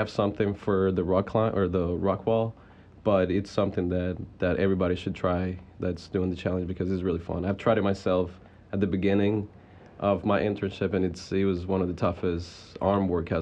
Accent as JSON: {"language": "English", "town": "Chapel Hill", "region": "North Carolina", "country": "United States", "said": "I'm actually from Chapel Hill, and then I transferred there about two years and a half ago."}